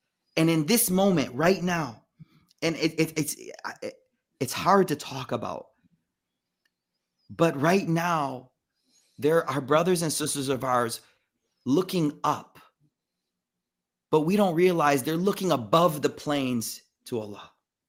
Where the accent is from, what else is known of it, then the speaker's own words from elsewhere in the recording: Texas, United States; I'm from Texas, so it's, you know, this ain't my first rodeo.